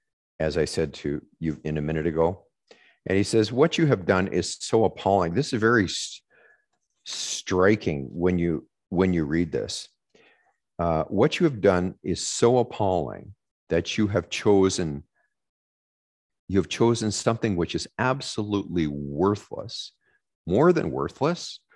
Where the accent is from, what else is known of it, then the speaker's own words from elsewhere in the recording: Manitoba, Canada; I'm from Manitoba, so we look down upon that kind of thing.